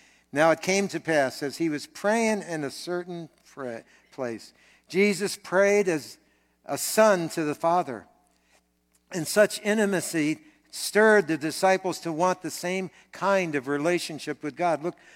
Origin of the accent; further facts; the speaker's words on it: New Jersey, United States; I grew up in New Jersey. Okay, don't hold that against me.